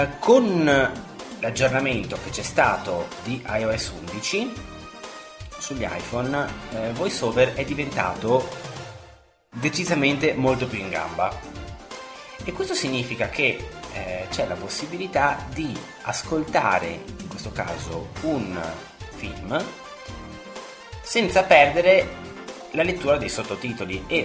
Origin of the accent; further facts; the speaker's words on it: Veneto, Italy; per me che sono veneto